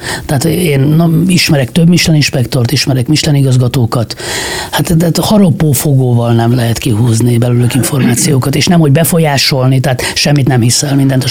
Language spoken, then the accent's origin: Hungarian; Hungary; mert én vidéki fiú vagyok, de nyugodtan mondhatom, most is vidéken élek, tehát a vidéki ember nem eszik ma Magyarországon étteremben sokat.